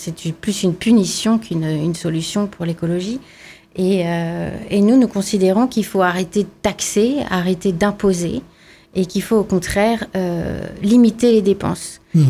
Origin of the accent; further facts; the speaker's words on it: France; quand moi je vois tous ces drapeaux palestiniens chez nous en France